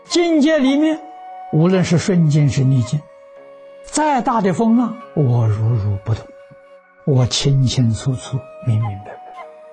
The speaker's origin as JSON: {"language": "Chinese", "country": "China", "said": "我们中国人讲对立，有我就有人，有善就有恶"}